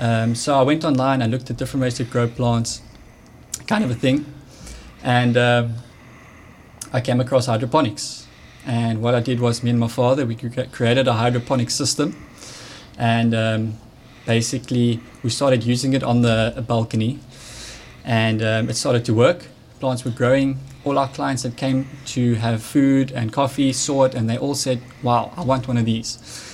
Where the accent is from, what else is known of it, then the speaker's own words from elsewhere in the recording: Cape Town, Western Cape, South Africa; I'm 22 years old and I was born and raised in Cape Town.